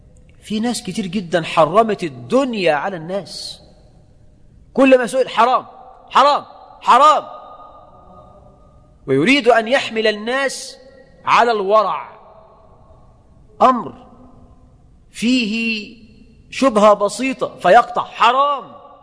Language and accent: Arabic; Egypt